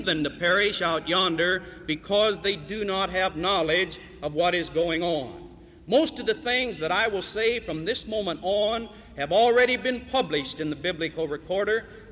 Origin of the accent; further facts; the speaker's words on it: Illinois, United States; now in North Carolina, United States; As he said, I'm from Illinois originally, but I adopted North Carolina as my state.